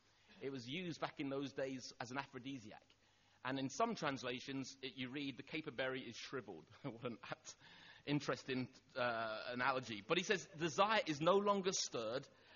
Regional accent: London, United Kingdom; that's what you do when you're a young teenager growing up in London.

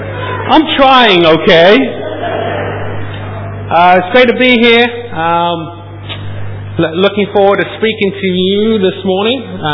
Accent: Norwich, East of England, United Kingdom; as you guys know, I grew up in Norwich

